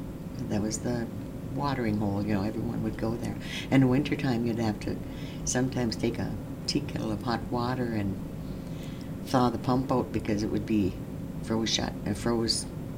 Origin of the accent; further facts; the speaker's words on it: Nett Lake, Minnesota, United States; also born or lived in Bemidji; Right here in Net Lake. Everyone around here is my friend. This has always been home to me.